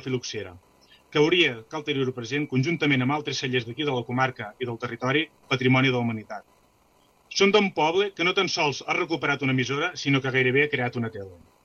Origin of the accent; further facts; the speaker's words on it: L'Espluga de Francolí, Catalonia, Spain; Soc de l'Espluga de Francolí, només podia ser així. Soc d'un poble que m'ha fet com sóc. Soc d'un poble que m'ha donat una identitat per sempre.